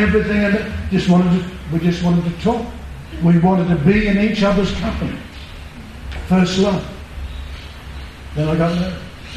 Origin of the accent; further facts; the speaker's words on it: Darwin, Northern Territory, Australia; I went to school in Darwin. I grew up in Darwin straight after the Second World War. Pretty rough place.